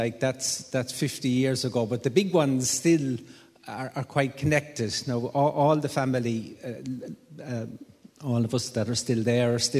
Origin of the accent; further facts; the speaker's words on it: Limerick, County Limerick, Ireland; now in Cavan, Ireland; I'm from Limerick originally, but I'm living now in Cavan. I married a Cavan woman, and we spent a good bit of our lives in the Midlands, but eventually she got me up to Killeshandra, where I came from this morning.